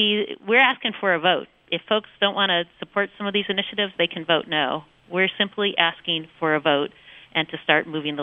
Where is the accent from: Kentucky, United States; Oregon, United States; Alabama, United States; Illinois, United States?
Alabama, United States; Selma; born there; Well, you know, I was born in Selma, Alabama